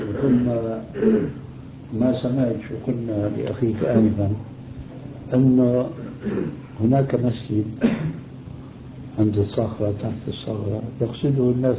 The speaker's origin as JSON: {"language": "Arabic", "town": "Damascus", "region": "Damascus Governorate", "country": "Syria", "said": "دمشقي آني"}